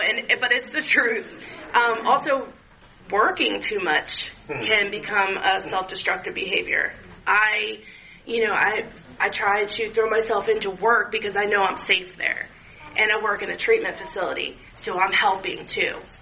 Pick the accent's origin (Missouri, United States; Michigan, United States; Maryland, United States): Maryland, United States; Kent Island; I'm from Kent Island, so this is like far off the beaten path from me.